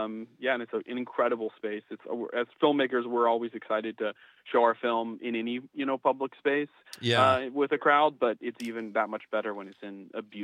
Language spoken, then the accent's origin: English; New York City, New York, United States; So we're from New York City.